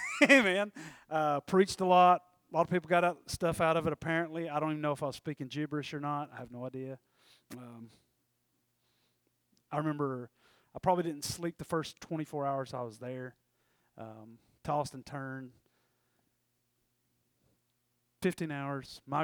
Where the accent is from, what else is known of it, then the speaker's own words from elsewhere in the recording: Tennessee, United States; And I'm from East Tennessee, and I'm preaching the gospel in Oklahoma.